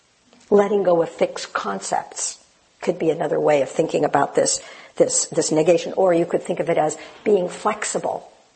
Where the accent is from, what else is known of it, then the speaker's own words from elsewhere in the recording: Japan; I was born in Japan and grew up in Japanese society, and I cannot be completely free of a Japanese way of thinking and behaving.